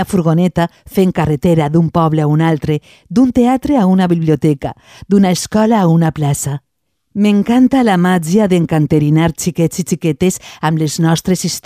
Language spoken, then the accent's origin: Catalan; Algemesí, Valencian Community, Spain; accent: apitxat Valencian; also born or lived in Argentina; Vaig néixer a l'Argentina, però em considero valenciana d'Algemesí. El públic m'ho nota pel meu valencià apitzat.